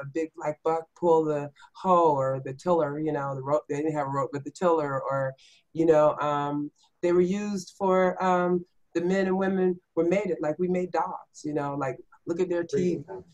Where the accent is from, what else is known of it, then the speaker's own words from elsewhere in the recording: United States; As an American, I have a right to the same privileges that you have.